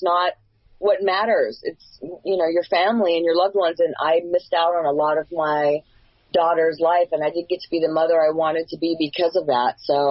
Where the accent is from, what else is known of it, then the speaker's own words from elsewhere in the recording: the South, United States; However, I was raised in the South, and it's very prejudiced there.